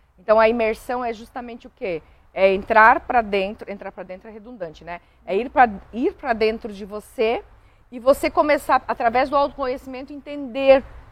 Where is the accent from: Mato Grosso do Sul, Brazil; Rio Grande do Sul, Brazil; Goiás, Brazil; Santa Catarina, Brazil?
Santa Catarina, Brazil; Timbó; eu sempre fazia essas imersões lá na minha cidade, né? Lá na minha região, que é Timbó.